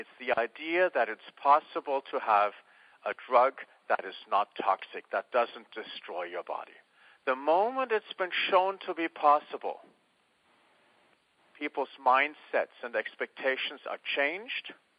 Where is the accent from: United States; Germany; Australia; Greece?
Germany; English is a second language; I'm from Germany originally.